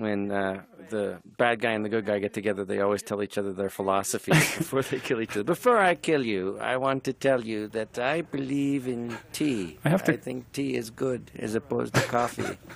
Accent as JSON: {"language": "English", "country": "Canada", "said": "I'm from Canada. We have gun control."}